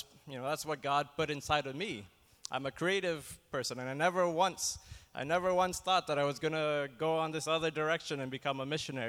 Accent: Canada; I grew up in Canada, and my family was very poor. My dad was a pastor from Malaysia

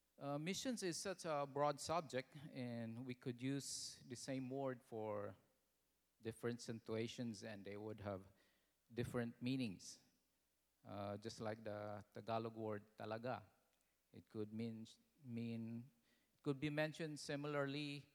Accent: United States; from the U.S.

